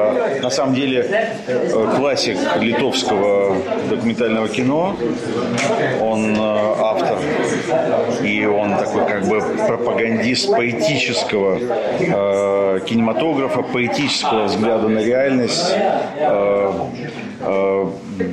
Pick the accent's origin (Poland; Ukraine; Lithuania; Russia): Ukraine; born there; ну, я, собственно, сам родился в Украине